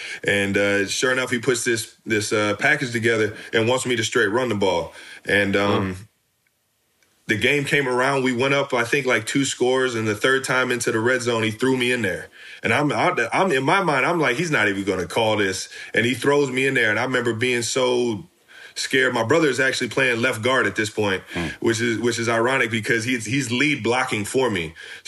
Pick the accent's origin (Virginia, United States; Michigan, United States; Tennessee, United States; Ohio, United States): Ohio, United States; Cleveland Heights; I'm from Cleveland Heights, Ohio.